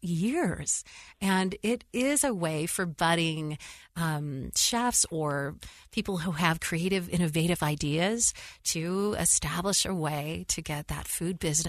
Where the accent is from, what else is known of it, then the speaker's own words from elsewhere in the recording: West Coast, United States; I'm from the West Coast.